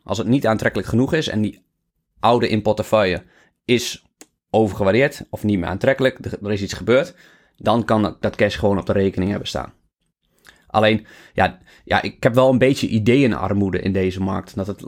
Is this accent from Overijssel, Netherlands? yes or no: yes; Zwolle, Overijssel, Netherlands; accent: Zwolle; Ja, dat is mijn Zoolse accent.